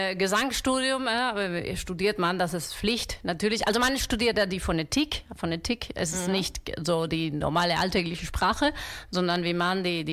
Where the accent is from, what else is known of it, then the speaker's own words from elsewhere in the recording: Albacete, Castilla-La Mancha, Spain; born there; German is a second language; Ich bin in Albacete, also eine kleine Stadt vicino Alicante, ja.